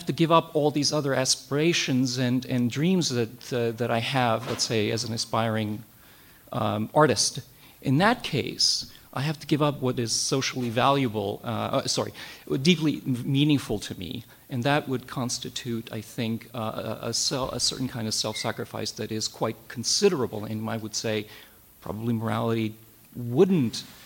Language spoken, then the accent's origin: English; Berkeley, California, United States; I'm from Berkeley.